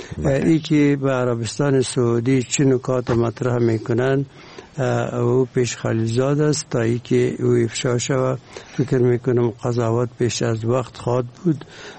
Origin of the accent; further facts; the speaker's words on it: Afghanistan; به عنوان یک افغان